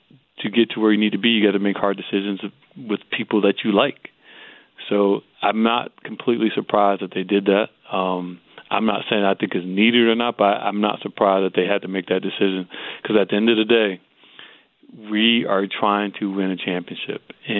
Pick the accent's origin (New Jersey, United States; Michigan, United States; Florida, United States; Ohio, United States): Florida, United States; Lauderdale Lakes; I'm from Lauderdale Lakes.